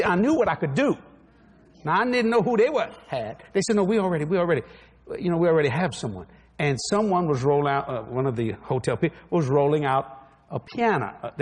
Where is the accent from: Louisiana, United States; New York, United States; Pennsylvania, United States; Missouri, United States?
Louisiana, United States; New Orleans; I was raised in Algiers, Louisiana, which is the roughest borough of the city of New Orleans. I'm a Frenchman, I'm a Cajun, but I was raised in the Italian section of the Sicilian Italian section.